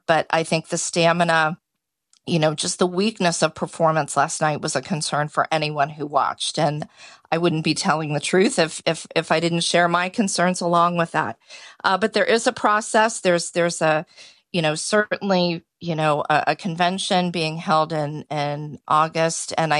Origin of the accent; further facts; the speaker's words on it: United States; But I think as an American, and certainly as an American abroad